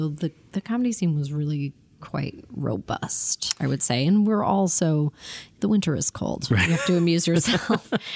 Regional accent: Toronto, Ontario, Canada; I was born in Toronto, in the province of Ontario, in Canada.

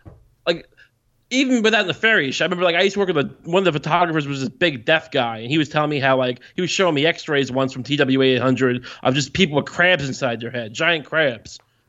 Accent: New York, United States; First of all, I'm from Long Island.

